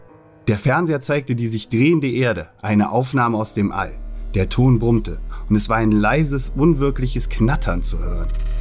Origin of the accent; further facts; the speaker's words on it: Cologne, North Rhine-Westphalia, Germany; bei uns in Fühling, wo ich aufgewachsen bin.